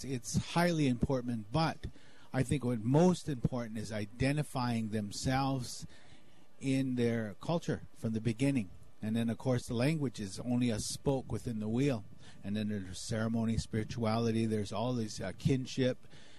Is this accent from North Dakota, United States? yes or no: yes; North Dakota, United States; I'm originally from North Dakota, and of course, North Dakota is really a really cold place right now